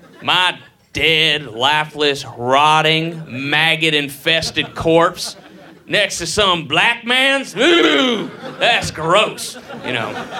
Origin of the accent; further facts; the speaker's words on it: Georgia, United States; And I grew up in the South, you know, there's a lot of racism there. And I grew up outside of Atlanta and then moved from there to Boston.